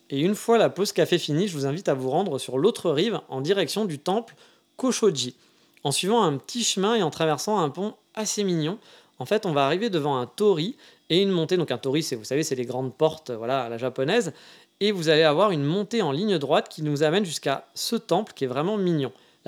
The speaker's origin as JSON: {"language": "French", "country": "France", "said": "vu que j'adore râler, je suis français, hein"}